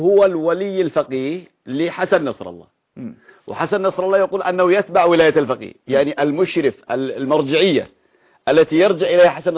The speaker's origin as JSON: {"language": "Arabic", "country": "Syria", "said": "عندنا في سوريا"}